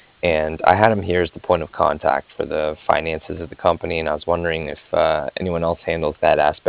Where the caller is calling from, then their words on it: Cardiff, Wales, United Kingdom; I was calling from Cardiff